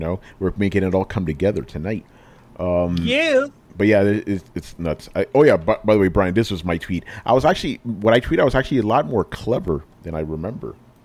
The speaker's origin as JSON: {"language": "English", "region": "New York", "country": "United States", "said": "I probably shouldn't say this as a New Yorker, but I don't hate deep dish."}